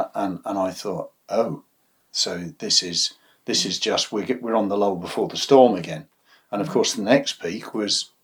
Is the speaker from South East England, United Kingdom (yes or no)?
yes; Henley-on-Thames, South East England, United Kingdom; I grew up in Henley-on-Thames